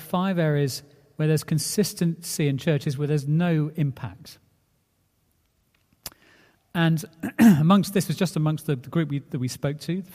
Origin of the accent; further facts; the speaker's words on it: United Kingdom; None of us as white British people like to be found ignorant.